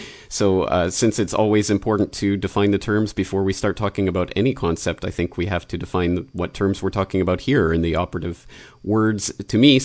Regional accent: Canada; I grew up in Canada, where the Liberal Party has been the dominant political force for many years

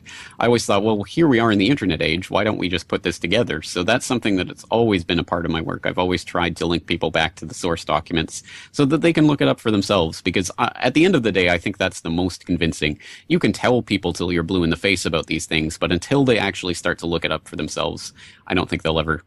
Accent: Canada; now in Japan; I'm a Canadian living here in Japan

